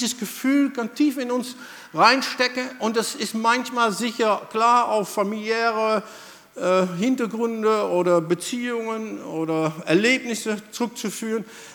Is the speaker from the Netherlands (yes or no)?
yes; Netherlands; German is a second language; now in Germany; ich wohne schon 28 Jahre in Deutschland. Ich habe noch immer einen Akzent. Hier bin ich der Holländer und über der Grenze bin ich der Deutsche.